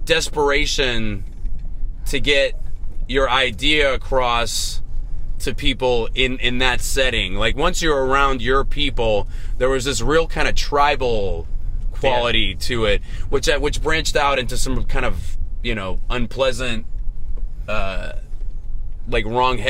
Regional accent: Pittsburgh, Pennsylvania, United States; I mean, you know, but I grew up in Pittsburgh.

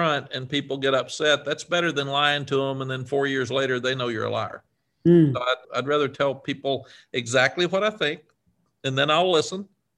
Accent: Cookeville, Tennessee, United States; I was raised in a small town in Tennessee, Cookeville, Tennessee.

